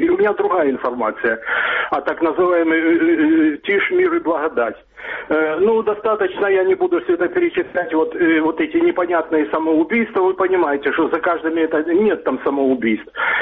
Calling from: Dnipro, Dnipropetrovsk Oblast, Ukraine; я звоню из Днепра.

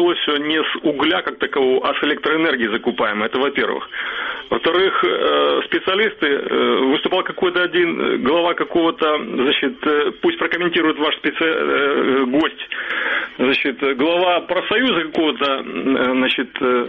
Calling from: Kyiv, Ukraine

